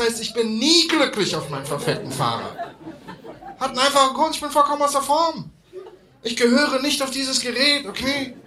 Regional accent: Berlin, Germany; Wir haben nicht so viele Hügel in Berlin, aber die, die wir haben, sind verdammt steil. Ich komme aus Kreuzberg

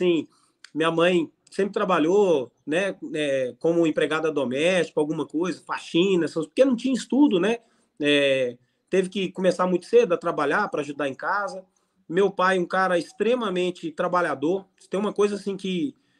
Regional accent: Nova Lima, Minas Gerais, Brazil; now in Betim, Brazil; sou nascido e criado na cidade de Nova Lima, né, assim, é uma cidade aqui da região metropolitana de Belo Horizonte. Hoje eu não moro mais nessa cidade, eu moro na cidade de Betim, mudei para cá por influência de um grande amigo

